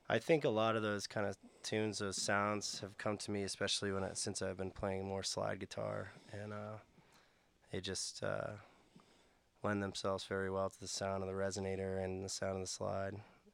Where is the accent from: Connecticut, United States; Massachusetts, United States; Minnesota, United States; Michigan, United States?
Massachusetts, United States; now in Boulder, United States; a lot of folks that I grew up in Massachusetts, and I'm sure there's some folks back there listening right now